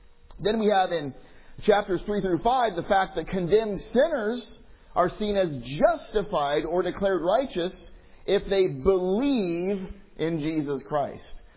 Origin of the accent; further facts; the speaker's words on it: California, United States; I'm from California, so everything that comes out of California is truth.